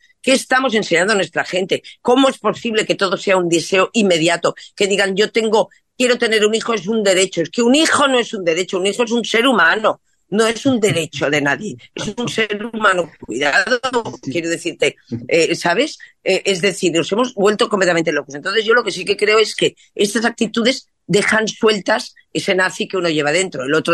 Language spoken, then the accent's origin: Spanish; Spain; soy católica porque soy española y soy bautizada